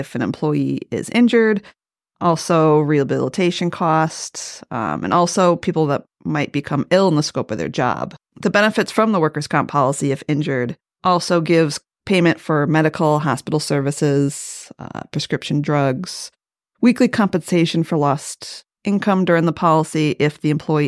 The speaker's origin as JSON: {"language": "English", "town": "Northampton", "region": "Massachusetts", "country": "United States", "tie": "born or raised there", "said": "Well, I am locally from the area. I grew up in Northampton."}